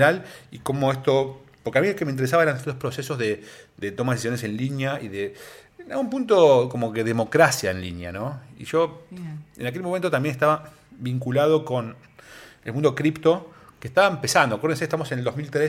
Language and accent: Spanish; Argentina; siendo argentino